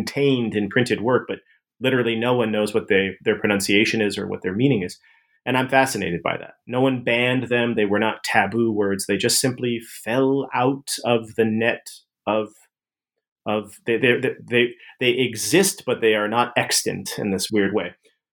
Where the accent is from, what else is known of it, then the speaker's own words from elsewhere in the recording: East Coast, United States; moved away as an adult; now in California, United States; I'm from the East Coast, and I've lived there my whole life. I grew up there, and I went to school there. And then when I moved out to California to start at Stanford, which was 2006